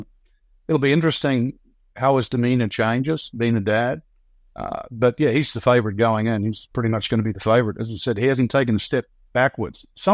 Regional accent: New Zealand; You know, I grew up in New Zealand. I went to Australia. I went to Asia. I went to Europe and America.

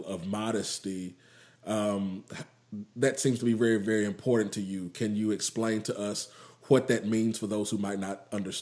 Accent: Zimbabwe; I'm just Zimbabwean. That's it. It's nothing.

